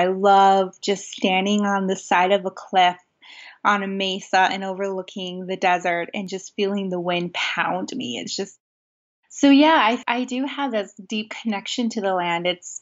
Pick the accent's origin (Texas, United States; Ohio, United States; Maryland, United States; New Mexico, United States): New Mexico, United States; Tohatchi; Yeah, so I grew up on the Navajo Reservation in a little community called Tohatchi, just outside of Gallup, New Mexico. And apparently we were quite poor.